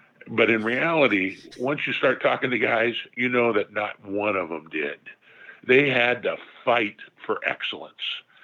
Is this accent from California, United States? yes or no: yes; California, United States; I grew up about 10 miles from Disneyland, and back when it was an orange grove.